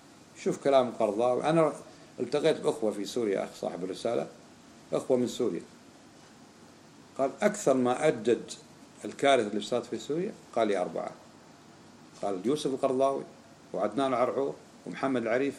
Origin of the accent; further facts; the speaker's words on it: Kuwait; جربناه احنا في بلدنا الكويت لما احتلت العراق الكويت